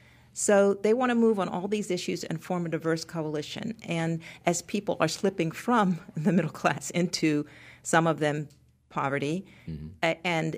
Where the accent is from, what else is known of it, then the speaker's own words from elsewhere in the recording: Baltimore, Maryland, United States; In my hometown of Baltimore, we've seen it.